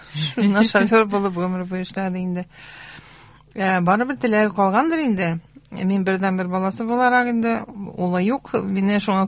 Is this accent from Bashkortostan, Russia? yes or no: yes; Ufa, Bashkortostan, Russia; Әйе, мин Уфада туып үстем.